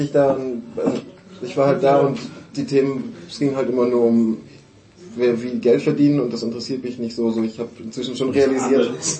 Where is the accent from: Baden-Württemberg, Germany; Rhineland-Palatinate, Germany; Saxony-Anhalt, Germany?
Baden-Württemberg, Germany; Stuttgart; also born or lived in Kiel; Ja, und dann bin ich irgendwann umgezogen worden nach Stuttgart, also in die Nähe.